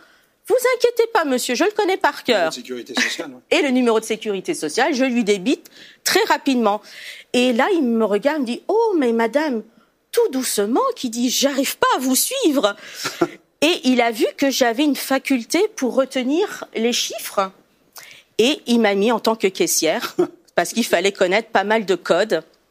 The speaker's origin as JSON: {"language": "French", "country": "Italy", "said": "Je suis italienne, donc les mamas..."}